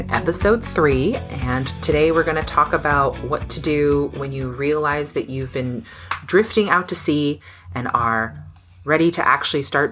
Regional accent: Florida, United States; The prep for seeing things incoming is like something that was baked into growing up in Florida.

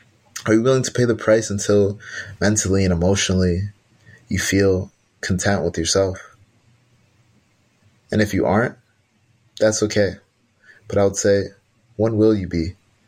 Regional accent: New York, United States; I'm from New York. A lot of people don't say good morning.

